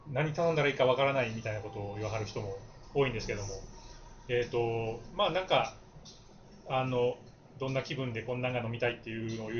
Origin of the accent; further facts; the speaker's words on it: Sakai, Osaka, Japan; って大阪出身なんで